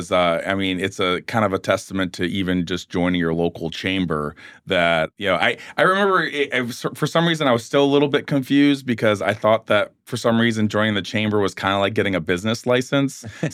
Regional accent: Ohio, United States; transitioning from the military, I'm originally from Ohio.

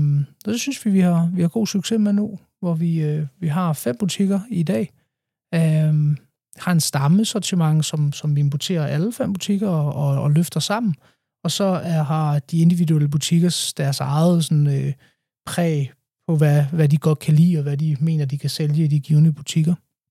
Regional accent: Slagelse, Zealand, Denmark; now in Fredensborg, Denmark; Men jeg bor i Fredensborg, har en datter, som jeg har været nu. Kommer fra Slagelse, så tilflytter til Nordsjælland.

